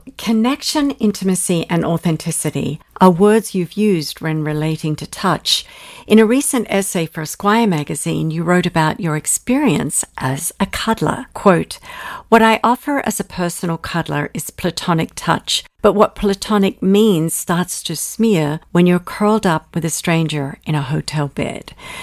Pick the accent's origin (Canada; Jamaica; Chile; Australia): Australia; also born or lived in England; now in United States; I'm also an immigrant. And even though I came from Australia to England to the United States, all English-speaking countries, the cultures were different.